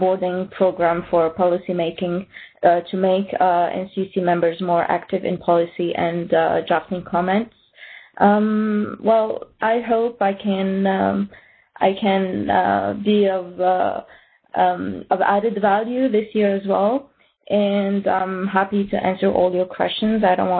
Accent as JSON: {"language": "English", "country": "Tunisia", "said": "I'm from Tunisia, and I'm a teacher"}